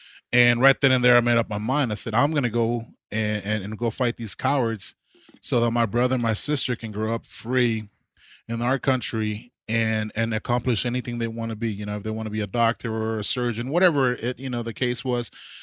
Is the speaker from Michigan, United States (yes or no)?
no; Texas, United States; Football became life for me, you know, as any Texan, man.